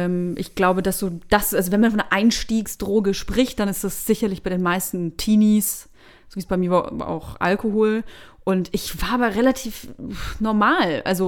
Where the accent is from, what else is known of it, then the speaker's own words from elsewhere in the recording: Bavaria, Germany; Ich komme aus Bayern, Weißwurst gibt's bis 12 Uhr mittags.